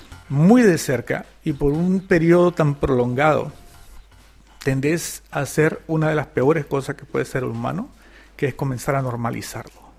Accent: Nicaragua; no podía yo abstraerme de lo que yo, como nicaragüense, como ciudadano, vivo a diario

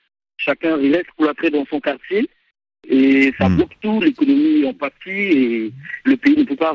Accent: Central African Republic; Mais le vrai souci du Centrafricain, qu'il y ait cette liste, qu'il n'y ait pas cette liste, c'est qu'on nous ramène la sécurité.

